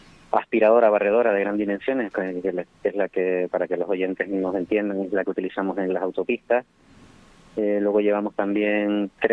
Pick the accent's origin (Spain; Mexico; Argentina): Spain; Canary Islands; somos todos canarios